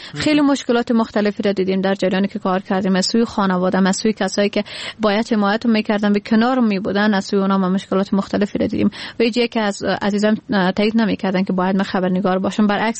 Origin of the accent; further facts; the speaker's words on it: Badakhshan, Afghanistan; now in Kabul, Afghanistan; زمانی که ما از کابل آمدیم، از بدخشان آمدیم به طرف کابل